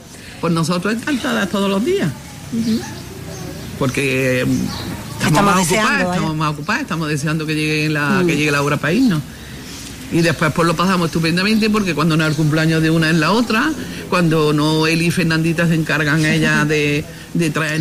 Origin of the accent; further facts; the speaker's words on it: Antequera, Andalusia, Spain; now in Molina de Segura, Spain; yo realmente no soy de aquí. Yo soy de Antequera, pero bueno, yo me considero de aquí ya. Bueno, yo llevo 40 años, ¿eh? Yo soy de Antequera, pero llevo 40 años en Molina.